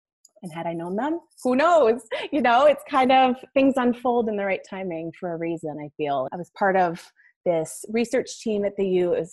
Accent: California, United States; I grew up in Northern California.

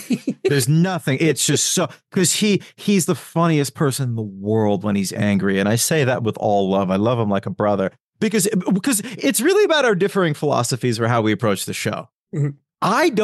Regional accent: Massachusetts, United States; One of my gigs was I was like an understudy at this bar in my hometown outside of Boston that did an incredible trivia night every Tuesday.

